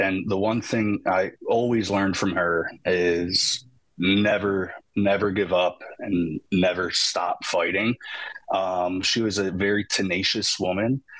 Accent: Levittown, Pennsylvania, United States; I am from Levittown, Pennsylvania. I am the second youngest of six.

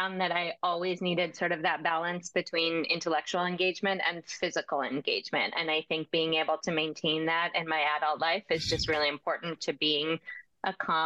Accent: Philadelphia, Pennsylvania, United States; also born or lived in Bolivia / Vietnam; I think, you know, I grew up in Philly. I live in Philly now.

